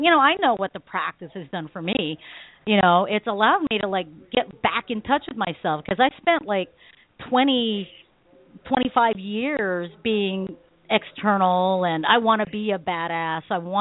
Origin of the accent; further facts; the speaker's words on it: Philippines; I'm Filipino.